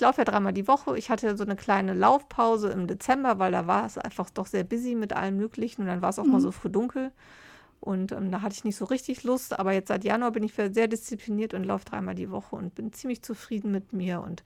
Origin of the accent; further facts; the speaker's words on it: Düsseldorf, North Rhine-Westphalia, Germany; now in Lower Saxony, Germany; Ich komme ja eigentlich aus Düsseldorf ursprünglich, aber dieses Karnevalsgehen ist irgendwie an mir vorbeigegangen, obwohl ich ja jetzt auch in der Nähe einer niedersächsischen Karnevalshochburg lebe.